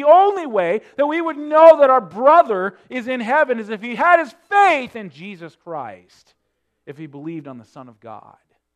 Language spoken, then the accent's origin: English; North Dakota, United States; I grew up in North Dakota, just full of Lutheran people, Catholic people, so on, Scandinavian country.